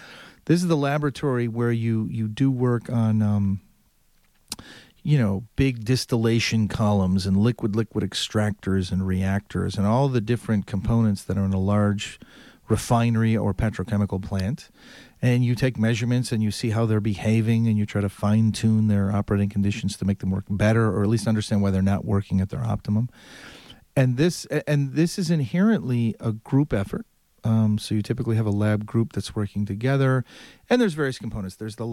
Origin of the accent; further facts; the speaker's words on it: Chicago, Illinois, United States; But I'm from Chicago, and that's what you're doing in the parking lot outside of Soldier Field.